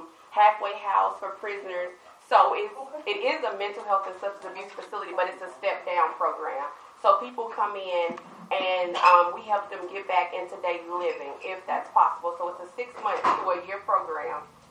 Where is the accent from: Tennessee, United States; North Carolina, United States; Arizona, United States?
Tennessee, United States; Milan; We are sisters. We're from Milan, Tennessee.